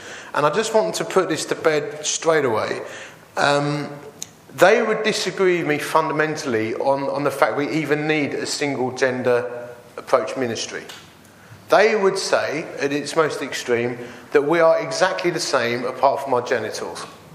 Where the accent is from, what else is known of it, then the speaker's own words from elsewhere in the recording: Romford, London, United Kingdom; As you see, I come from Romford and I lift weights